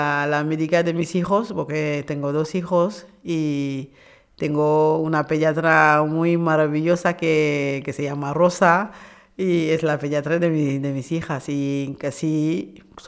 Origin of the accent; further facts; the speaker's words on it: Senegal; Spanish is a second language; moved away as an adult; now in Zaragoza, Spain; soy de Senegal y llevo aquí en España desde 2008 de la Expo de Zaragoza. Bueno, vine aquí desde Senegal para trabajar y luego me quedé aquí.